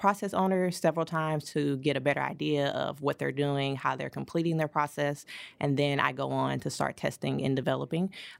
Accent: St. Louis, Missouri, United States; now in California, United States; Yeah, originally from St. Louis, Missouri, but I have been living in California for the past 6 years.

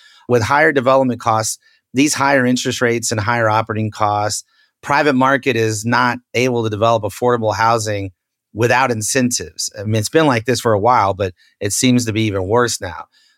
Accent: Austin, Texas, United States; like my hometown in Austin, for instance, Austin, Texas

